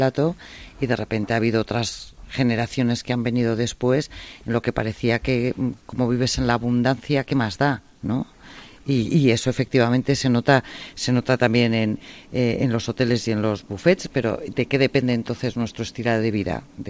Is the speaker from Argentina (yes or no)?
no; Burgos, Castile and León, Spain; Yo soy del Burgos austero.